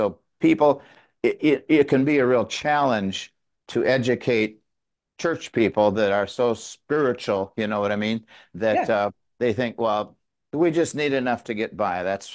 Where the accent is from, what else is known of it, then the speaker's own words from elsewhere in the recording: Wisconsin, United States; We're from Wisconsin. When we lived up there, I was in a business